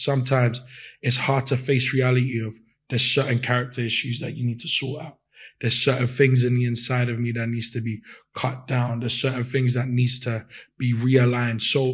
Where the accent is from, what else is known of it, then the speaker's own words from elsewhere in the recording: Newham, London, United Kingdom; I was raised in Newham by two Ghanaian